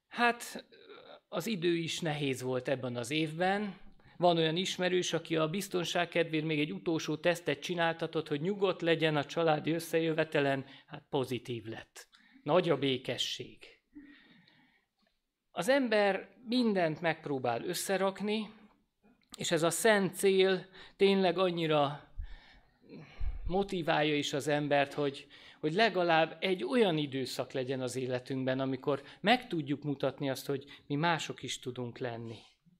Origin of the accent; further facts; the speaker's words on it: Budapest, Hungary; Pesti emberek vagyunk, itt élünk, nem akartok ti se elköltözni vidékre